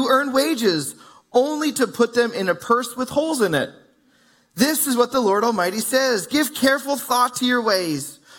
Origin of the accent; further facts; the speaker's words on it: British Columbia, Canada; now in Kamloops, Canada; I'm from the Lower Mainland, and so it kind of feels normal.